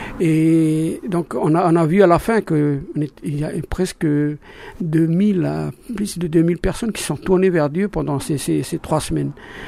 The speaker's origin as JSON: {"language": "French", "country": "New Caledonia", "said": "on est des Mélanésiens et on nous appelle beaucoup plus les Kanaks de Nouvelle-Calédonie. Voilà, ça c'est notre ethnie voilà, principale en Nouvelle-Calédonie."}